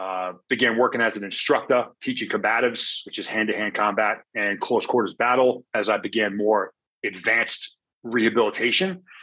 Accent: United States; I was certainly proud of being American and proud of our culture and way of life.

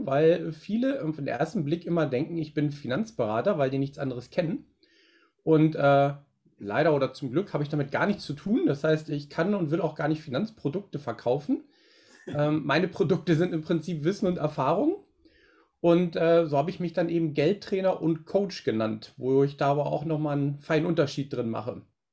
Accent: Wolfsburg, Lower Saxony, Germany; ich komme aus Wolfsburg, bei so einem größeren Automobilunternehmen hier in der Nähe sehr, sehr lange gearbeitet

